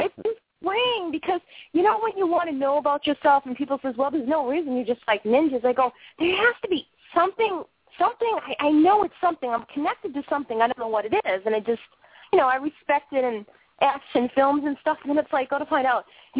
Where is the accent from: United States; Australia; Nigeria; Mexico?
United States; Boston, Massachusetts; now in Maine, United States; I was born and bred in Boston. I went from an extremely cold place to an even more cold place up in Maine